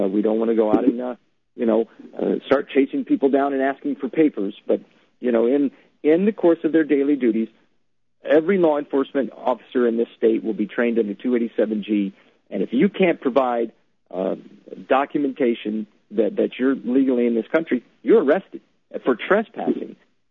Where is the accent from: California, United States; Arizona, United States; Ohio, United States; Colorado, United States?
Arizona, United States; and now here, of course, in Arizona, my home state.